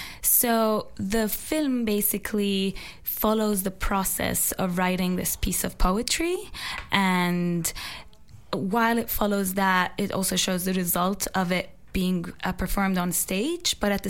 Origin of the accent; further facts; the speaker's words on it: Jordan; now in United States; I think my journey began as I came to DC to study filmmaking. I am originally from Jordan. I'm an Armenian minority in Jordan.